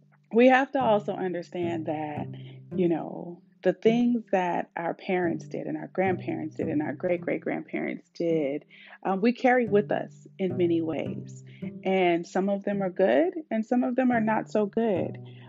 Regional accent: Oakland, California, United States; I'm from Oakland. You guys hear me talk about this all the time, but that was, you know, I was born in 77. So living in Oakland as a young child

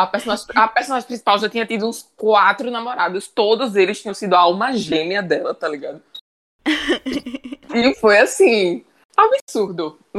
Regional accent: Maceió, Alagoas, Brazil; Oi, gente … falando diretamente de Maceió, aprovando o sotaque. Já me disseram que é bem forte.

